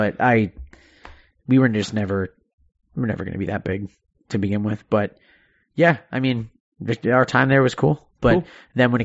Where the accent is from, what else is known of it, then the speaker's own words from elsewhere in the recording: Canada; You know, it might just be the fact that I'm Canadian